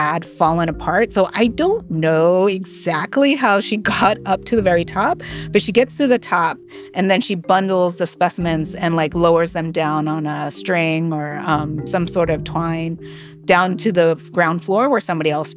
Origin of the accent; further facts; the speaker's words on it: California, United States; it's something that, like, you know, resonates as a Californian, as a person of color